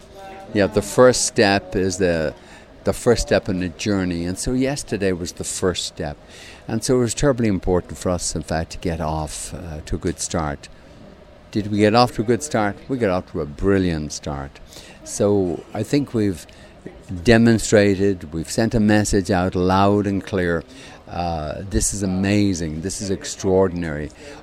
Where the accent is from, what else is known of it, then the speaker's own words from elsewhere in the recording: Ireland; growing up in Ireland, you know, agriculture was very important.